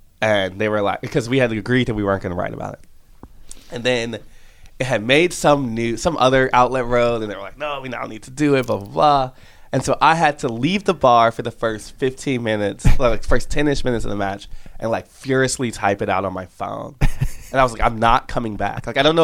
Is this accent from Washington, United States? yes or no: no; Illinois, United States; I've been to a bunch of Chicago Fire games because I grew up outside Chicago.